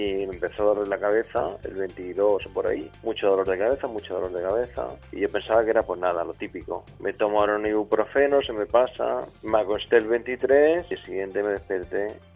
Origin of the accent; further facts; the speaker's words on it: Elda, Valencian Community, Spain; ya que estoy en Elda, mi pueblo, pues digo, hay que levantar el calzado otra vez.